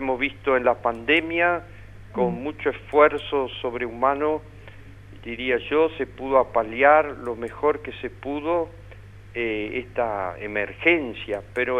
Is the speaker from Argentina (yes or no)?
yes; Argentina; nos sentimos y somos argentinos